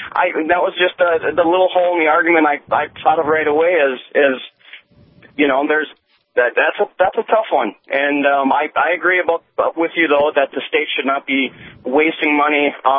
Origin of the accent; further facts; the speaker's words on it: Fergus Falls, Minnesota, United States; I'm actually driving through Walker, but I am from Fergus Falls.